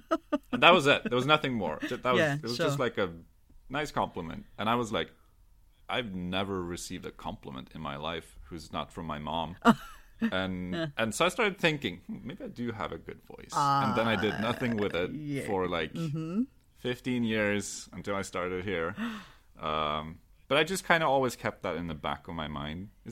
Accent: Norway; English is a second language; I don't think most people would figure out that I'm Norwegian based on my accent alone.

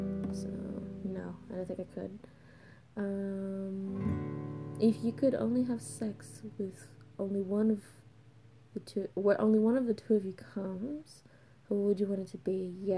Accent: Australia; I'm Australian. We don't do Thanksgiving turkeys. We don't do Thanksgiving, period. We do Australia Day

